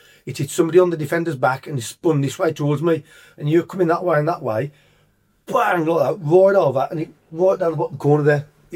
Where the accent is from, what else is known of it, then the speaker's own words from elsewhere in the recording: Tipton, West Midlands, United Kingdom; Now I'm from Tipton, born and bred, black country, and that's your full stop. Mm. Not a Brummie. No, Brummie.